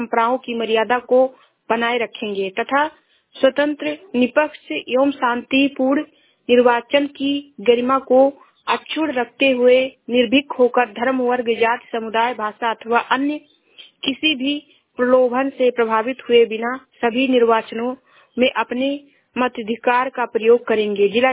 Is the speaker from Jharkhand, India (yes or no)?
no; Shravasti, Uttar Pradesh, India; मैं जिला श्रावस्ती से हूँ।